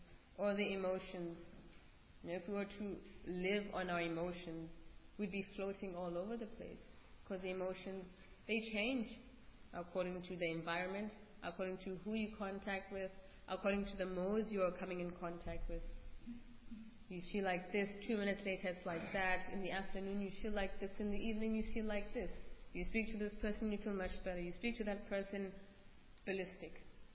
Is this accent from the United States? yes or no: no; Botswana; Oh, I'm from Botswana.